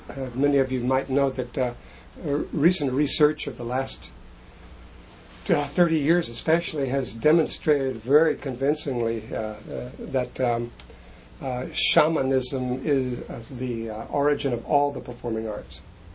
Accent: United States; now in Paris, France; I've spent, I just calculated before I came here, a third of my life in Paris. I'm an American rooted in both my country here and now in new roots in France.

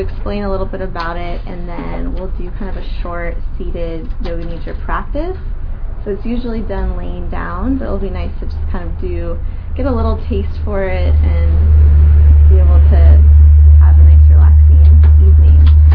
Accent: Sebastopol, California, United States; I grew up in Sebastopol, and I recently moved back just a year ago

